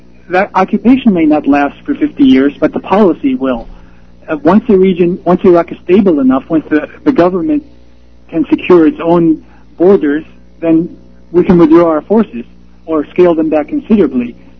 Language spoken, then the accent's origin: English; Chicago, Illinois, United States; I'm from Chicago, sir.